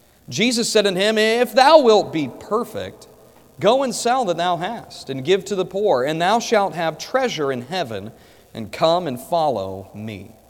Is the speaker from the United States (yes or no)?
yes; Kansas, United States; I'm from Kansas. We just can't do that there because it'll change from the time you get to church to the time you get out of church.